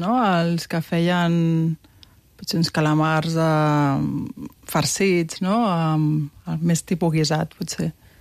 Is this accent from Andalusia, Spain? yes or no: no; Tarragona, Catalonia, Spain; Què t'he de dir, que jo soc de Tarragona?